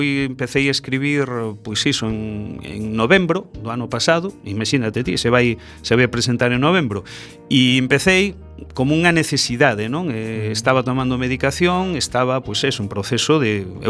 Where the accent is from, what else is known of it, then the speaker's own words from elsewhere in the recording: Oleiros, Galicia, Spain; eu vivín Oleiros moitos anos, a nenez pasei nalí e bueno, eu son de Oleiros prácticamente, como quen di, non?